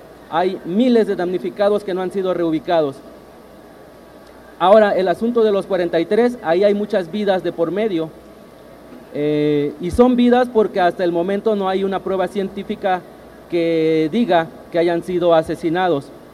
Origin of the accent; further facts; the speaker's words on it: Mexico; los problemas que como mexicanos tampoco hemos querido resolver